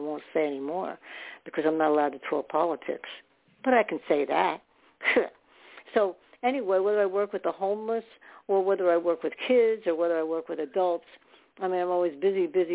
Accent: New York, United States; born there; I did in New York City. I was born in New York.

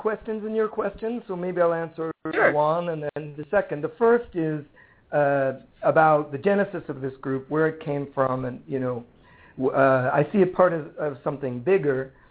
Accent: New York, United States; moved away as an adult; now in Brazil; No, I'm an American, born and raised in New York, traveled a lot after that, and here I am in Brazil now.

